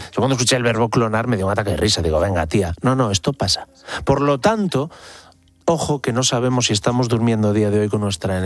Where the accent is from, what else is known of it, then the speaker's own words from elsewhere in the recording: Pantín, Galicia, Spain; also born or lived in Ferrol; Yo nací en Ferrol, como te decía, pero sí. A los 4 años mi abuelo enferma de la memoria y el pulmón y me voy a vivir a una aldea llamada Pantín. Pantín tiene 50 casas